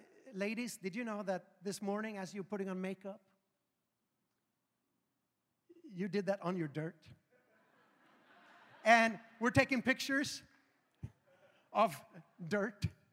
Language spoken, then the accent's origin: English; Sweden; English is a second language; Preach it, white boy, was like 80%. I'm born and raised in Sweden, so yes, I can relate.